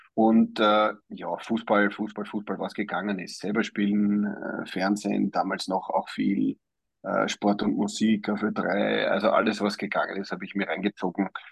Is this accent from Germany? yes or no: no; Vienna, Austria; born there; now in Vorarlberg, Austria; Ich bin in Wien geboren und lebe jetzt schon seit über 10 Jahren und das sehr, sehr gerne am anderen Ende in Vorarlberg.